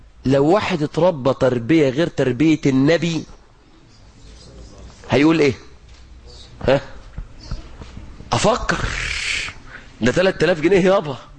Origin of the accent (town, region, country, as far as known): Egypt